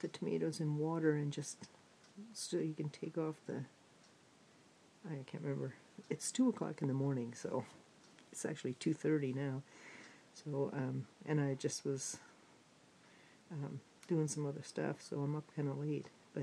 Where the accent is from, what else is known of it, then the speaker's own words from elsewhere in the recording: California, United States; And I'm from Southern California, and the weather here has been nice.